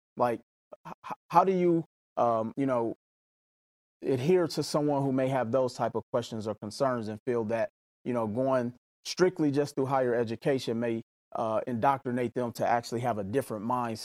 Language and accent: English; Mississippi, United States; growing up in Mississippi while I was in high school, you know, I'm a huge fan of always coming to homecoming.